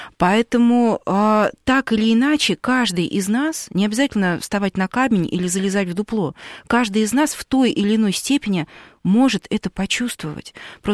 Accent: Kaluga Oblast, Russia; вот я же родом из Калужской области.

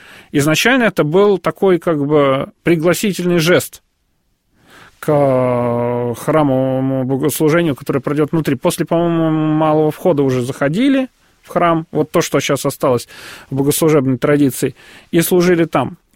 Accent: Moscow, Russia; Я просто, как любой москвич, живу вот в районе, где раньше храма не было.

